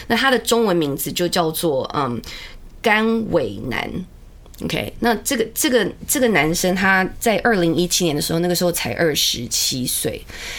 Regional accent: Vancouver, British Columbia, Canada; 那因为我就是温哥华的

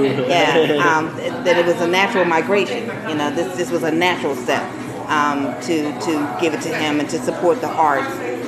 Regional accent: Philadelphia, Pennsylvania, United States; My father, I grew up in Philadelphia in the 60s, and my father was a fabulous, fabulous artist, and I watched him.

